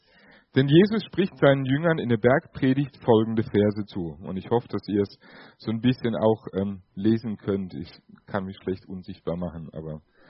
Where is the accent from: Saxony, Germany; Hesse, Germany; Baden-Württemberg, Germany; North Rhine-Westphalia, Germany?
Hesse, Germany; Nieder-Ramstadt; Ihr habt schon gehört, ich komme aus Niederramstadt, wohne da und bin dort in der LKG angestellt.